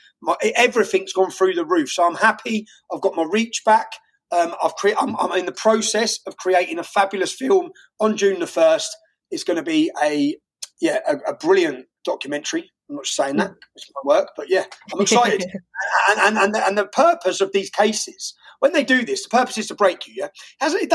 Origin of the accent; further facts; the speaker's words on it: Luton, East of England, United Kingdom; We're from the same place. We're from the same estate. So, which is mad, isn't it? We're both from Luton.